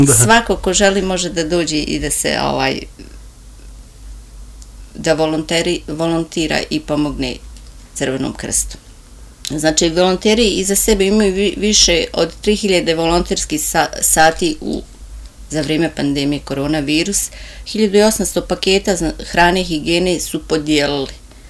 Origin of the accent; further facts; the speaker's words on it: Travnik, Federation of Bosnia and Herzegovina, Bosnia & Herzegovina; born there; Rođena sam u Travniku i završila sam srednju školu. Dolazeći u Donji Vakuf